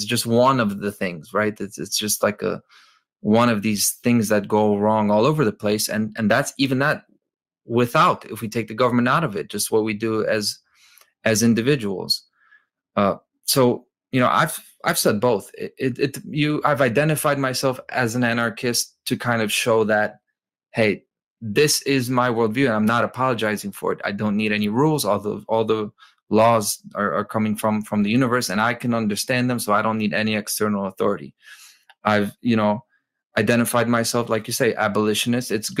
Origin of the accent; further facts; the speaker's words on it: Poland; English is a second language; now in United States; I'm an immigrant here. I'm from Poland, right?